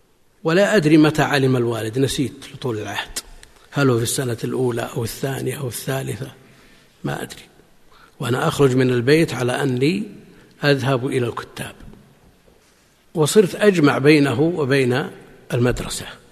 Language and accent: Arabic; Buraydah, Al-Qassim, Saudi Arabia; born or raised there